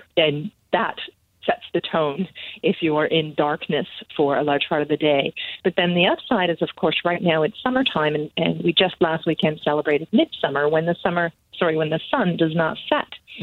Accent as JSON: {"language": "English", "country": "Canada", "tie": "born or raised there", "lives_now": "Finland", "said": "I grew up, I've lived several places, but I grew up predominantly in Canada"}